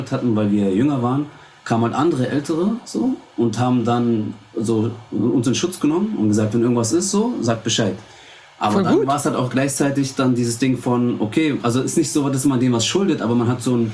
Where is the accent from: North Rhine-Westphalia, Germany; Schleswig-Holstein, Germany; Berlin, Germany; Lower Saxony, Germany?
Berlin, Germany; Da, wo ich groß geworden bin, halt an der U8, ne?